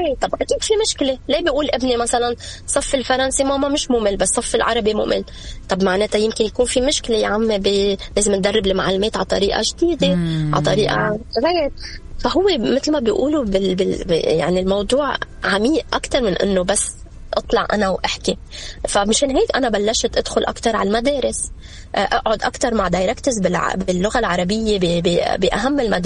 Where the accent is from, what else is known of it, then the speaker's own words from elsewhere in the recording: Lebanon; مع اني انا لبنانيه